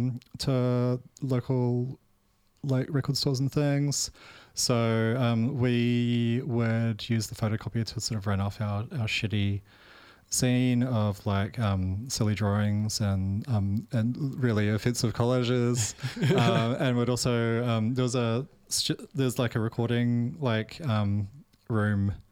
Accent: Beach Haven, Auckland, New Zealand; Okay, so met Dave. We're both from Beach Haven.

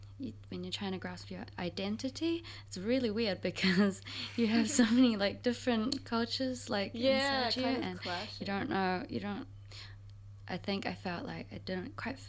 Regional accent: New Zealand; also born or lived in Korea; I was born in Korea and then I moved to New Zealand when I was one.

